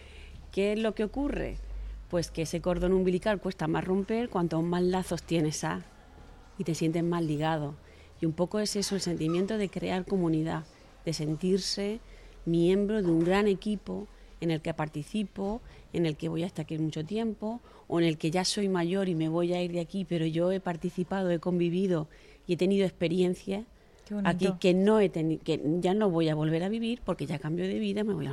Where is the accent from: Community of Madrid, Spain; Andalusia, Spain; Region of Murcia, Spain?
Region of Murcia, Spain; Calasparra; Soy de Calasparra y he estudiado en el IES Emilio Pérez Piñero.